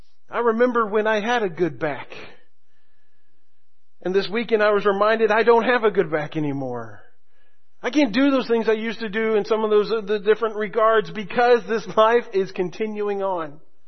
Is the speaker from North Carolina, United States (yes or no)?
no; Florida, United States; You know, I remember growing up in Florida, the different seasons, growing seasons